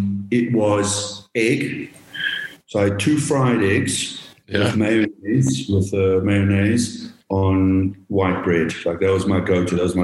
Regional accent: South Africa; born in South Africa, born and raised in South Africa.

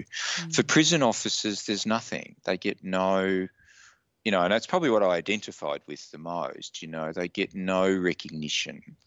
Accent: Australia; I was from Australia

